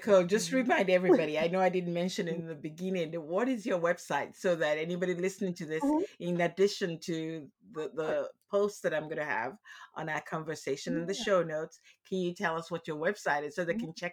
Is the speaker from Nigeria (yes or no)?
yes; Nigeria; because, you know, I'm from Nigeria